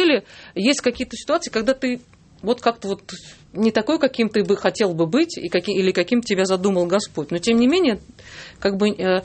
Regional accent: Latvia; now in Russia; Я человек, который родилась и выросла в Латвии и была всегда изгоем русским.

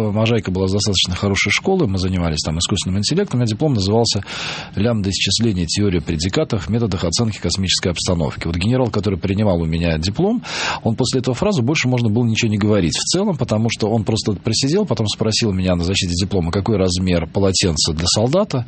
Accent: Moscow, Russia; also born or lived in Saint Petersburg, Russia; я вообще москвич

